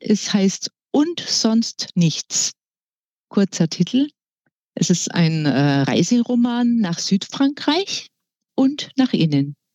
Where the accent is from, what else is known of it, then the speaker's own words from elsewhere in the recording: Munich, Bavaria, Germany; born there; Ich bin in München geboren, wohne immer noch hier.